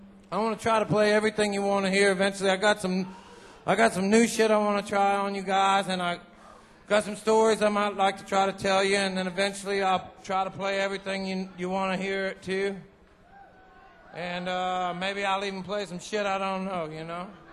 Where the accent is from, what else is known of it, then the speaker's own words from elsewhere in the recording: Portland, Oregon, United States; It's about a rock and roll band from my hometown of Portland, Oregon.